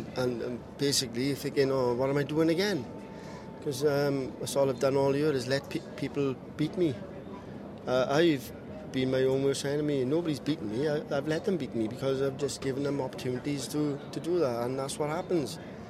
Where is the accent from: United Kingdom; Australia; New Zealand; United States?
United Kingdom; Wales; I've never played in my hometown. Never played a dart tournament, major tournament in Wales.